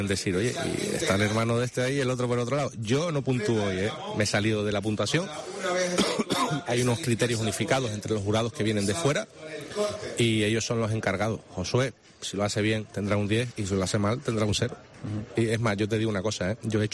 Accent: Arucas, Canary Islands, Spain; moved away; Sí, desde 2019 que fui campeón de España, siempre he querido compartir con mi tierra, con mi ciudad, con Aruca, con mi gente, con mi familia, con todos esos que me han seguido en la distancia cuando yo vivía afuera, cuando vivía en la península.

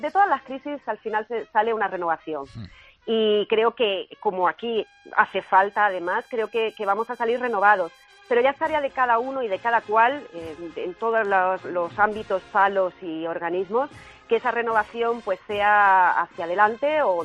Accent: Granada, Andalusia, Spain; nos define como granadinos también, como otras tantas cosas en Granada

